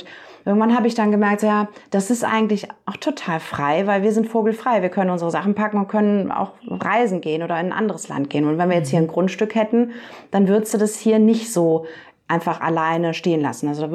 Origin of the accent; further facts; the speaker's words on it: Germany; Also ich bin da so ein Dorfkind. Ich bin in Deutschland auf dem Dorf aufgewachsen, auch in einem eigenen Haus.